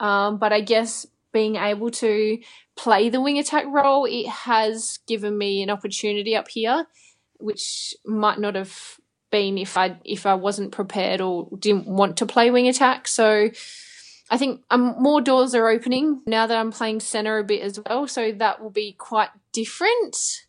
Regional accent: Australia; I guess always being an Aussie

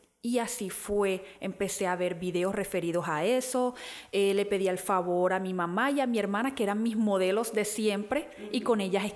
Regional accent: Barranquilla, Atlántico, Colombia; tengo 30 años de edad recién cumplidos, tengo un hijo de 4 años y soy aquí de la ciudad de Barranquilla.

